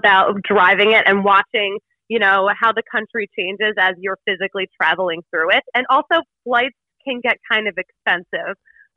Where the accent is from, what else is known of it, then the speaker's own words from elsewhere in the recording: Philadelphia, Pennsylvania, United States; I grew up in Philly, but like for some reason I'd never been to Pittsburgh.